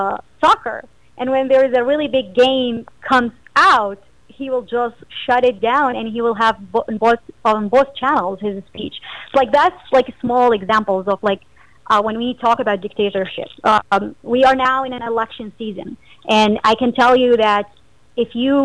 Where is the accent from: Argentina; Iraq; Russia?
Iraq; And pretty much I was born and raised in Iraq, and my family, majority of them still in Iraq, and some have left or were forced to leave.